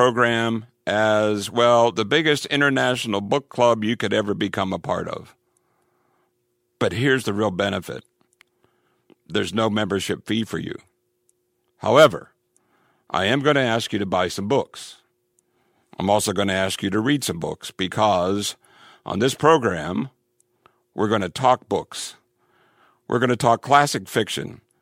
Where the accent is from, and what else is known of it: Ireland